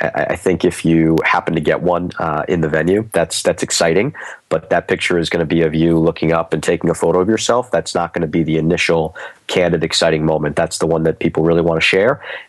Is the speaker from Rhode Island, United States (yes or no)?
no; Boston, Massachusetts, United States; So I'm from Boston. Don't hold it against me.